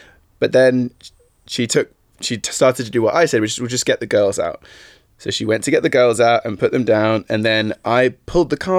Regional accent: United Kingdom; So if I say that and you think it's weird, it's because I'm British.

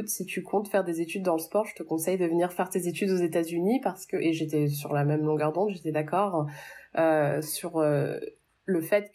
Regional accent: Paris, Île-de-France, France; now in Newington, United States; j'ai 32 ans, je viens de Paris dans le 16e arrondissement et j'habite maintenant à Newington dans le Connecticut, donc c'est à côté de Hartford qui est la capitale du Connecticut.

